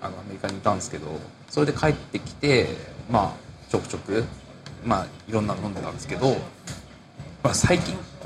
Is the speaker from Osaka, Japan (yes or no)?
no; Sapporo, Hokkaido, Japan; まあ、やっぱ日本で、まあ、札幌育ちできたら